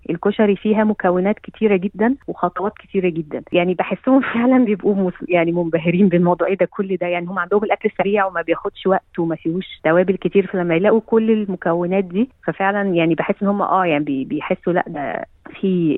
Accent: Egypt; عن طفولتي مثلا في مصر

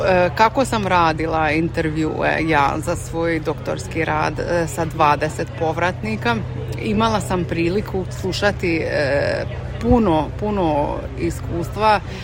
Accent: Croatia; moved away; možemo mi kao dijaspora Hrvati ili bivše dijaspora Hrvati, kako god se to gleda

